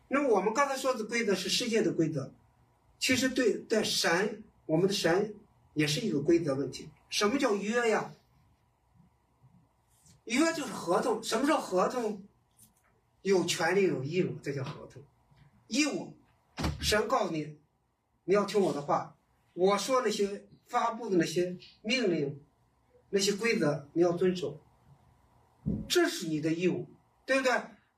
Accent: China; 比方说，我们中国人文化里头特别讲究变通。我回国内给很多人传福音，

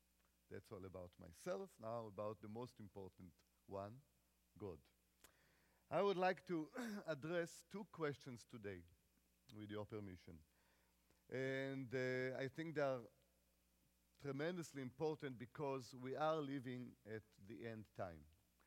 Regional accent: Israel; I am from Israel.

